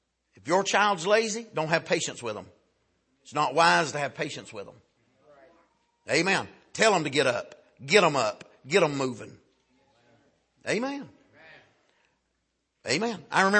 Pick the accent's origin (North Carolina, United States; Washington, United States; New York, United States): North Carolina, United States; I'm from North Carolina. Anybody that played against North Carolina, I was for them.